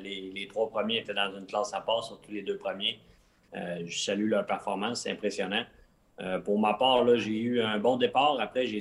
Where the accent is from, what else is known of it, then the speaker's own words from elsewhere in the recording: Quebec, Canada; Au Québec, on est habitué à des grands espaces.